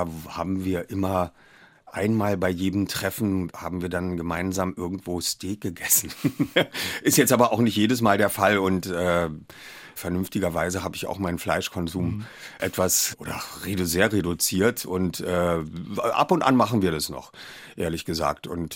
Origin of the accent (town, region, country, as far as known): Berlin, Germany